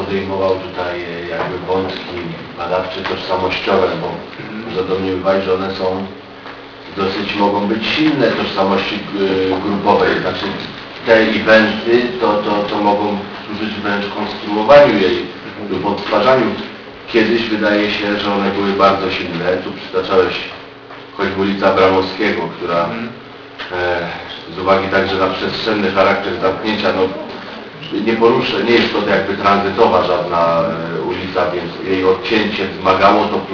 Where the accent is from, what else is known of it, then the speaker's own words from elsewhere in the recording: Łódź, Łódź Voivodeship, Poland; tak się składa, że ja akurat się wychowałem